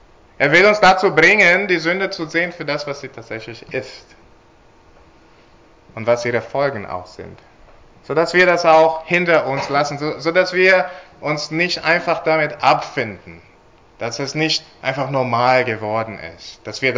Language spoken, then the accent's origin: German; United Kingdom; Ich komme aus Großbritannien, bin dort aufgewachsen